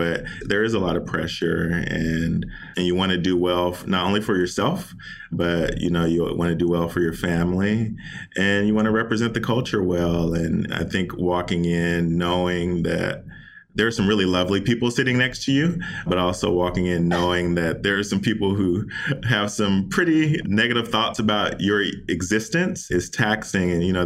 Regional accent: the South, United States; growing up in the South, there's kind of this Southern hospitality is a real thing.

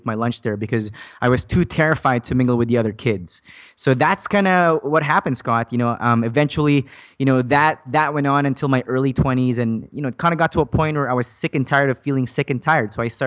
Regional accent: Philippines; now in Canada; So my story started back in 2003 when my family and I immigrated from the Philippines. And my first couple of years here in Canada was it was a huge struggle

